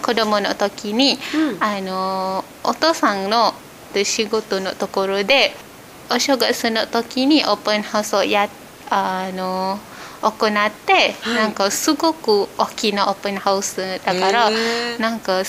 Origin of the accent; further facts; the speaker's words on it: Malaysia; Japanese is a second language; now in Japan; マレーシアから参りました。今年を含めて日本に来るのが5年目です。